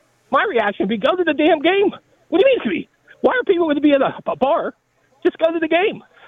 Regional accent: Pittsburgh, Pennsylvania, United States; growing up in Lawrenceville, a lot of Pitt fans, friends.

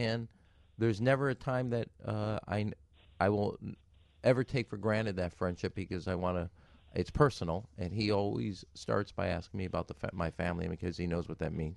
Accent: Chicago, Illinois, United States; I'm from Chicago. Ray was Lebanese. My dad was from Israel.

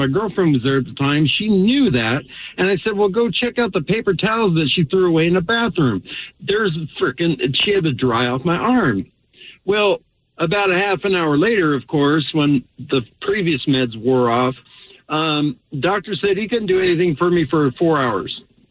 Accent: Philadelphia, Pennsylvania, United States; born or raised there

